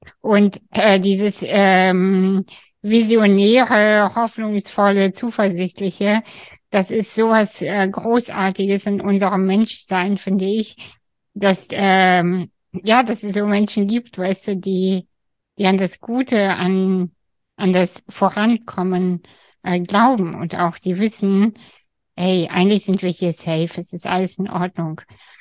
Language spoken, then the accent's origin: German; Kazakhstan; Ich bin aus Kasachstan